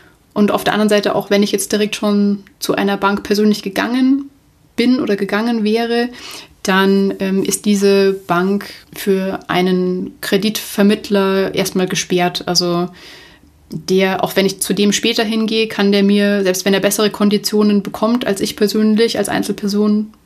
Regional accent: Munich, Bavaria, Germany; ich komme aus München, München ist meine Heimatstadt.

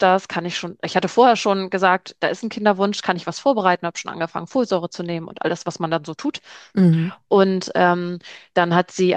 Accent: Bredstedt, Schleswig-Holstein, Germany; ich komme aus Bredstedt, das ist kurz vor der dänischen Grenze, also Schleswig-Holstein ganz, ganz hoch im Norden

